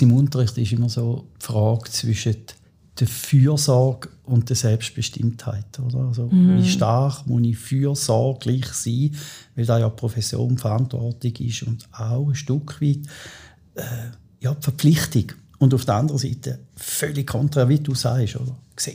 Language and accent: German; Thurgau, Switzerland; Wir haben gesagt, wir kommen beide aus dem Thurgau.